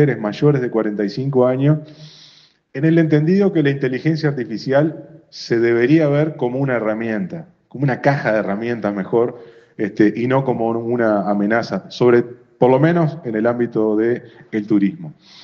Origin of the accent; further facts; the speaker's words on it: Salta, Argentina; No se olvide, presidente, que yo soy salteño, lo he dicho más de una oportunidad acá.